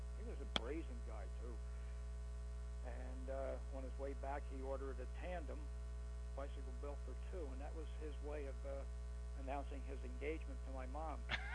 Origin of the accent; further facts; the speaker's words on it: Louisville, Kentucky, United States; born there; I was born on March 12, 1942, in Louisville, Kentucky.